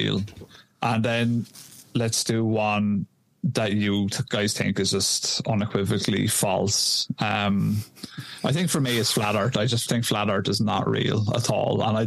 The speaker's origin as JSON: {"language": "English", "country": "Ireland", "said": "Like, I'm a lad from Ireland. I don't give a shit about American politics."}